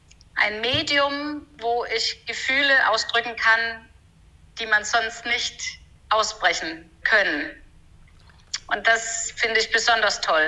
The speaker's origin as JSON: {"language": "German", "country": "Denmark", "second_language": "German", "lives_now": "Hamburg, Germany", "said": "Ich komme aus Dänemark und wohne jetzt in Hamburg."}